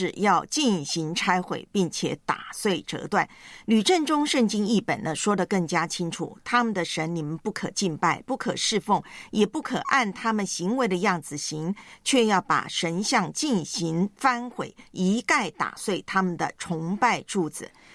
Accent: Taiwan; 以前呢在我的老家台湾呢就发生了两单呢偶像的事情

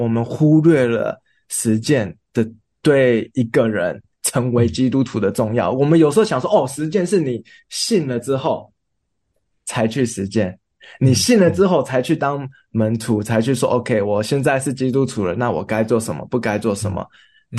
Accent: Taiwan; 第一，我们要确定我们所讲的这些是不是有适合我们台湾人的处境，

